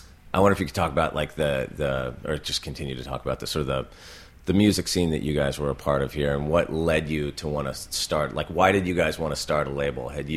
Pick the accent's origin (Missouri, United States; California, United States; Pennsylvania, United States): California, United States; you know, I grew up in California.